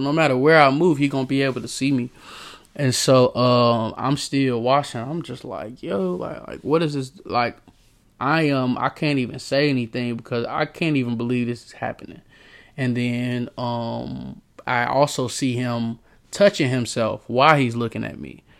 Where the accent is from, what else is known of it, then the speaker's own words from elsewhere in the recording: Durham, North Carolina, United States; I'm from Durham, North Carolina.